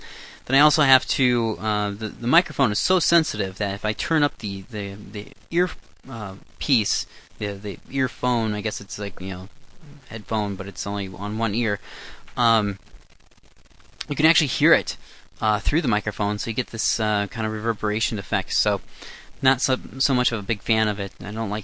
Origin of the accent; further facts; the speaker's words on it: United States; Because as an American